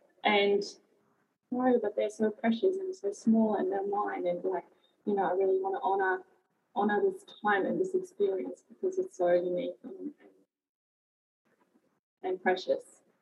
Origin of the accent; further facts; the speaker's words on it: Germany; now in Australia; And I've been always a big city girl. I grew up in Germany, and I lived on four continents. I lived and worked on four continents